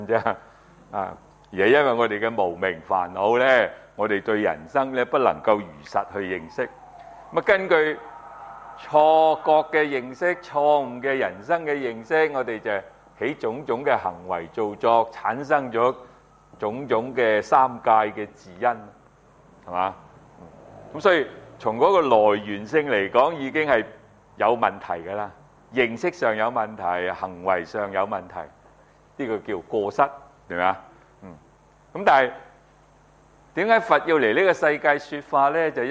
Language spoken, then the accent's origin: Cantonese; China; 我哋中國嘅嗰啲佛教徒，尤其是我哋後世嘅呢啲佛教徒，我哋中國人咧啊